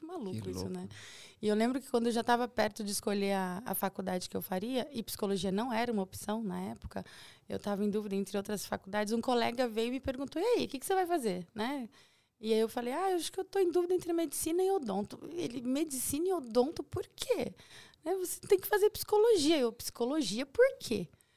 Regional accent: Nova Andradina, Mato Grosso do Sul, Brazil; born there; Bom, eu sou sul-mato-grossense, né? Eu nasci no Mato Grosso do Sul, numa cidade chamada Nova Andradina.

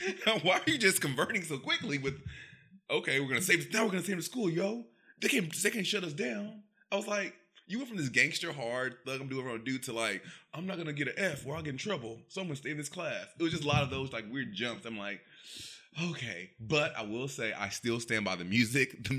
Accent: Oklahoma, United States; And by the way, growing up in Oklahoma, like I think about social issues and I think about like how things are portrayed or how people like interact with like social issues.

